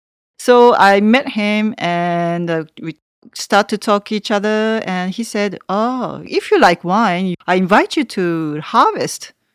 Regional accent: Tokyo, Japan; English is a second language; now in Savigny, France; A big city like Tokyo, I'm from Tokyo. So big city to Savigny, small village, it was a very big change for me.

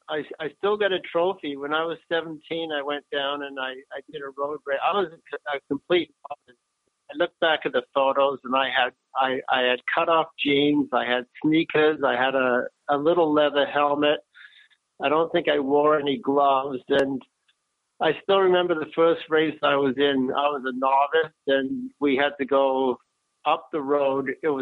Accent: Vancouver, British Columbia, Canada; also born or lived in England; I was born in England, and our family moved over here to Vancouver when I was nine.

